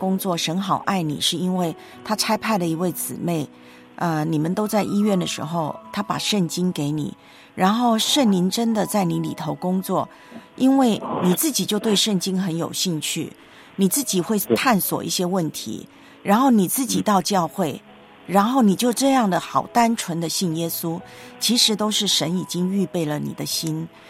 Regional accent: Taiwan; 那你知道我的老家台湾吗？

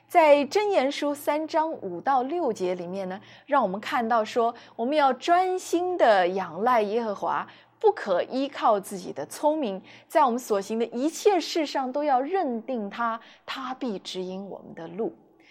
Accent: China; 那我们中国人呢，也有句老话说啊，三个臭皮匠顶得一个

